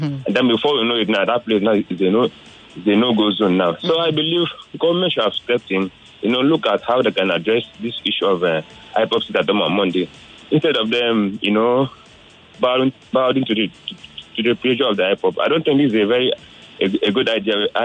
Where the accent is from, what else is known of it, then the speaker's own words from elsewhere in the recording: Nigeria; born there; since I was born in Nigeria